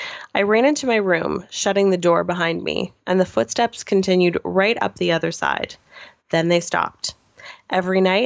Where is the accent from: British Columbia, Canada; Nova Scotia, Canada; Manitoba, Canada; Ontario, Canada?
Nova Scotia, Canada; moved away; My hometown is a former mining town in Nova Scotia. Growing up, I hated the place, and so as soon as the opportunity to leave presented itself, I was gone.